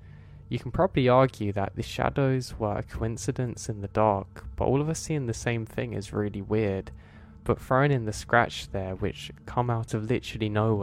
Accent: California, United States; I grew up in Orange County, CA, but there were some real wild areas around us, believe it or not.

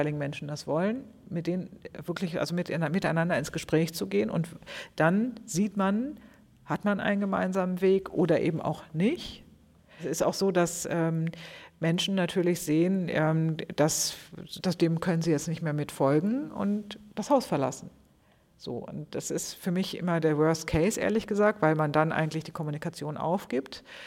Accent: North Rhine-Westphalia, Germany; bei uns im Ruhrgebiet, oder da komme ich ja her

